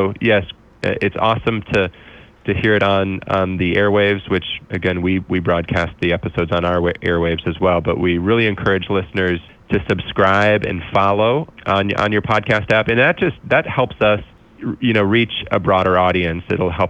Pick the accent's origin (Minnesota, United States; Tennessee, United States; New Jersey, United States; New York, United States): Minnesota, United States; I grew up in the Twin Cities area. So that's sort of my comparison.